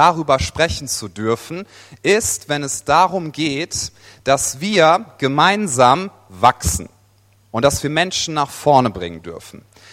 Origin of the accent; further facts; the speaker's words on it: Wuppertal, North Rhine-Westphalia, Germany; Dann, ich komme ja aus Wuppertal.